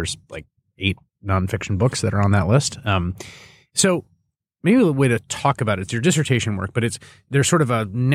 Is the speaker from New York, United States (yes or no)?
yes; New York, United States; from the first time I was down there as a New Yorker being like, this